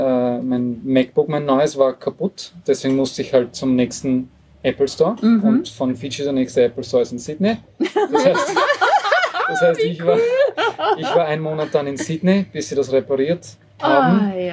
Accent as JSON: {"language": "German", "country": "France", "second_language": "German", "said": "als Franzose"}